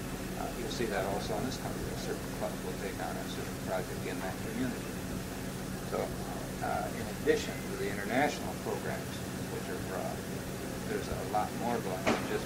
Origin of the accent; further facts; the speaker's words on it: Hastings, Michigan, United States; But I went to Rotary Club, Hastings, Michigan, which is my hometown